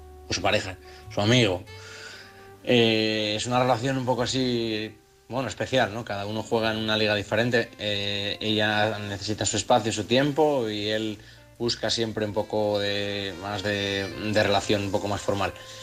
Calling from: Oviedo, Asturias, Spain; de Oviedo.

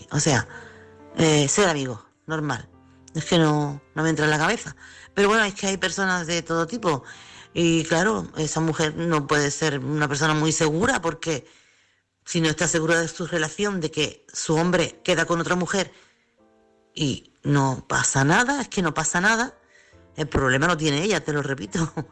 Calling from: Chiclana, Andalusia, Spain; corresponsal de Chiclana.

